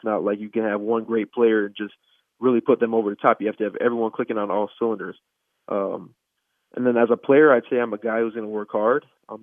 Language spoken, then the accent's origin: English; Wisconsin, United States; I want to win for my home state, and my friends or family are here. So bringing a national championship here to Wisconsin is more meaningful to me than it would be for an out-of-state guy.